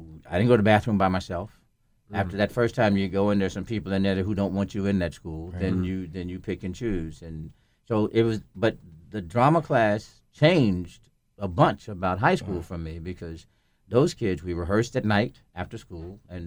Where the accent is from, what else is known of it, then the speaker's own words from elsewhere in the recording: Fort Worth, Texas, United States; I said, oh, no, ma'am, I'm from Fort Worth.